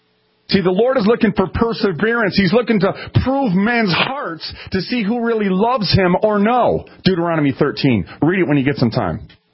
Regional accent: Minneapolis, Minnesota, United States; I'm from North Minneapolis. I'm still a young man.

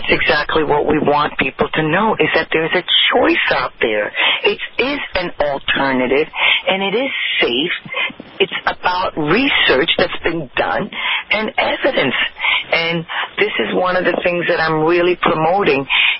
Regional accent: India; I'm from India.

